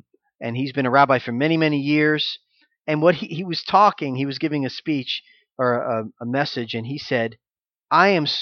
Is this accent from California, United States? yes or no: no; Florida, United States; now in Savannah, United States; You know, I'm from Florida. It's a lot warmer in Florida than it was here this week, right?